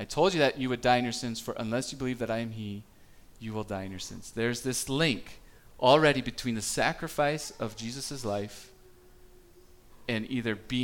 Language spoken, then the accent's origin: English; Israel; I'm obviously from Israel. I get it. We're sons of Abraham.